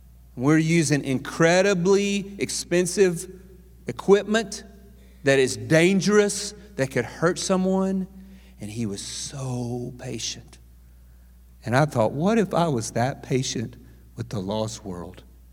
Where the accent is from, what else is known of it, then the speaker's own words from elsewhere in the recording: Gum Springs, Arkansas, United States; Now, I grew up in Gum Springs, Arkansas, and we didn't have a pool in Gum Springs